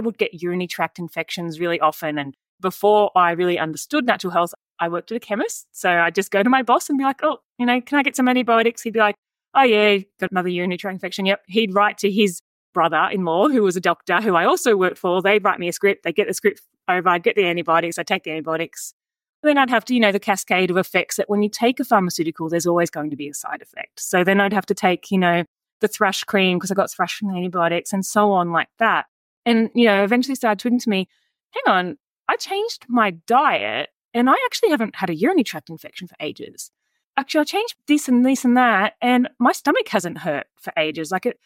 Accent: Sydney, New South Wales, Australia; So I was born and raised in Southwest Sydney, like right in suburban, you know, not the city, but in the suburbs.

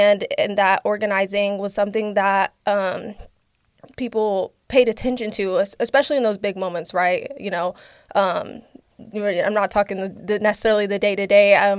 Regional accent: Tulsa, Oklahoma, United States; also born or lived in Princeton, New Jersey / Houston, Texas; So I grew up in Tulsa, Oklahoma. So I identify as an Oklahoman, although I was born in Princeton, New Jersey, and stopped in Houston, Texas for a little bit.

